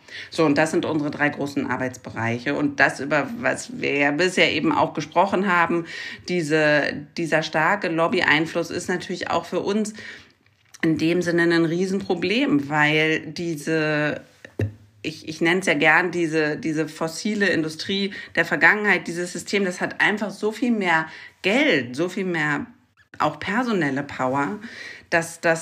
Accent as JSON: {"language": "German", "country": "Germany", "said": "Und ich glaube tatsächlich, dass wir da als Deutsche eine Macke haben"}